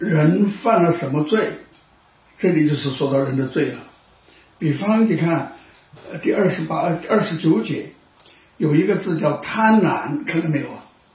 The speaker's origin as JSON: {"language": "Chinese", "country": "China", "said": "我们中国人一般就把它叫做上帝，或者把它叫做天老爷，好不好？这是我们中国人的叫法。"}